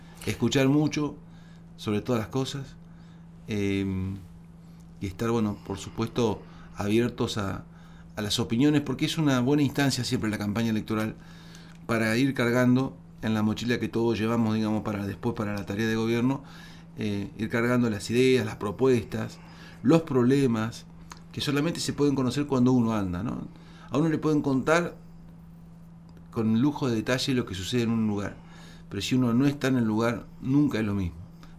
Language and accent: Spanish; Viedma, Río Negro, Argentina; born there; Yo soy nacido en Viedma